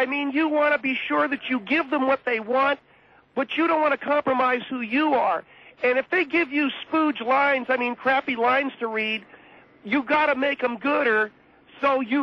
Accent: California, United States; because I come from California, like I was telling you.

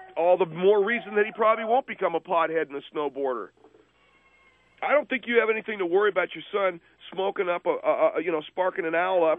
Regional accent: California, United States; What are you talking about? Afghanistan? I come from California.

